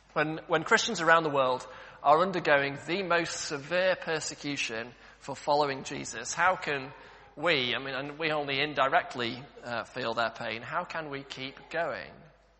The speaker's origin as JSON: {"language": "English", "town": "Manchester", "region": "North West England", "country": "United Kingdom", "moved": "yes", "said": "Manchester will always be my home. You wouldn't know it from my accent, but it's where I'm from. It's part of who I am."}